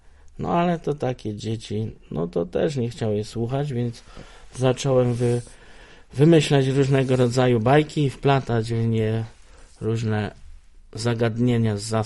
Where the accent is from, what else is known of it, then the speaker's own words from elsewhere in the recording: Szerzyny, Lesser Poland, Poland; to jest między, tam za Jasłem, między Bieczem a Jasłem, właśnie moje rodzinne strony, Szerzyny